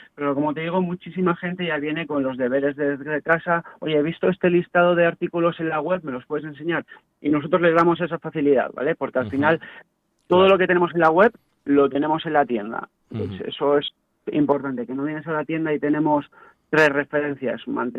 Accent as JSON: {"language": "Spanish", "town": "Bilbao", "region": "Basque Country", "country": "Spain", "said": "Menos mal que somos de Bilbao y sabemos."}